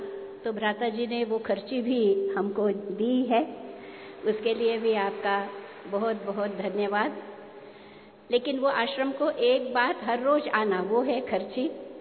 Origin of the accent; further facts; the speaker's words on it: Hyderabad, Telangana, India; और मैं हैदराबाद से हूँ